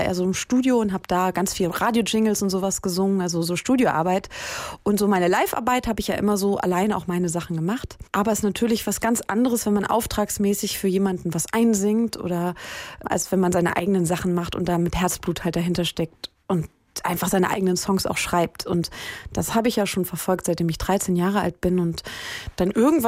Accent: Wiesbaden, Hesse, Germany; now in Berlin, Germany; Ja, aus dem Hessenlande, und bin ich auch ganz stolz drauf, und ich kehre auch immer gerne wieder zurück.

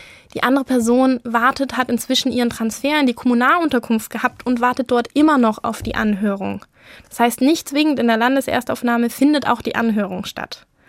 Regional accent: Metzingen, Baden-Württemberg, Germany; ich komme aus der Metzinger Gegend

